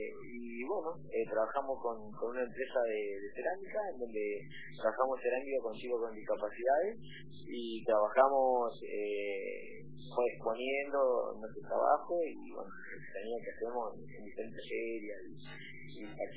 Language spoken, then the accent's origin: Spanish; San Juan, Argentina; born there; now in Esquel, Argentina; yo justamente nací acá, soy nacido en San Juan.